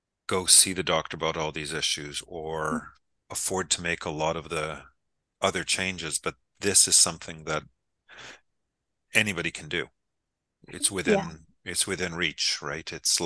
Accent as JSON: {"language": "English", "town": "Montreal", "region": "Quebec", "country": "Canada", "tie": "born or raised there", "said": "I was back in my hometown of Montreal, and for me to get to something similar is a 2-hour drive."}